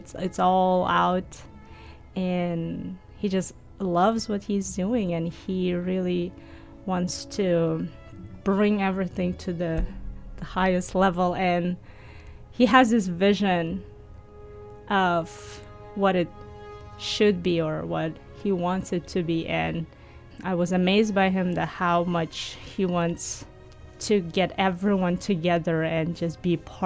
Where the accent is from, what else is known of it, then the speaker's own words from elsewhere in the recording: Uzbekistan; English is a second language; moved away as an adult; now in United States; Originally, I am from Uzbekistan, born and raised, received my education up to a bachelor's degree. And after that, I came to the States to get my master's degree at the university in South Florida called Lynn University.